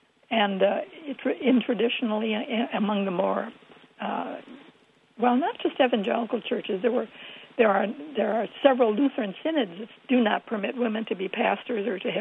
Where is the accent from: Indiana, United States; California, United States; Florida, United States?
Indiana, United States; Michigan City; Michigan City, Indiana.